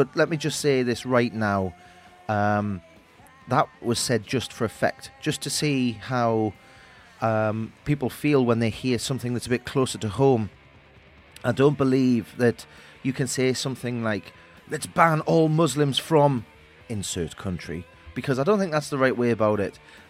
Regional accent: United Kingdom; I am British, but do I call myself a Christian? Look, I was brought up in a kind of religion, but, you know, I have my own views about faith and God

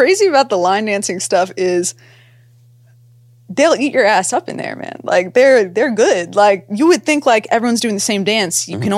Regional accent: Texas, United States; Texas, you know, so like, I'll always support the artistry.

